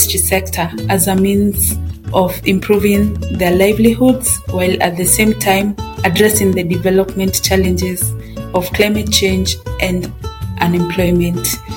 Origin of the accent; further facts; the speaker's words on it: Siaya County, Kenya; now in Nairobi, Kenya; I come from Siaya County and I currently reside in Nairobi County in Kenya.